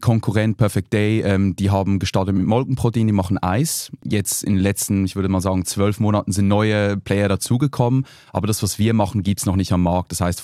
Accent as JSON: {"language": "German", "country": "Switzerland", "said": "als Schweizer und Käseliebhaber"}